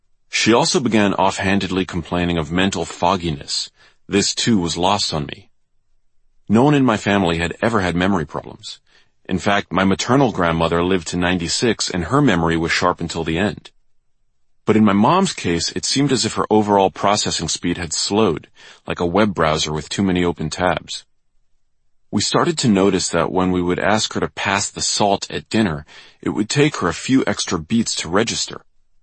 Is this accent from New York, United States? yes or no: yes; New York, United States; a city I'd idolized as an MTV-watching teen growing up in New York